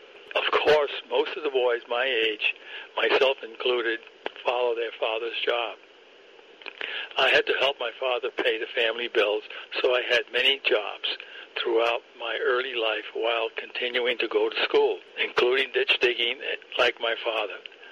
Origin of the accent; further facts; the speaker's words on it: Mount Vernon, New York, United States; born there; Number two, I was born in August of 1929, just outside New York City limits in Mount Vernon.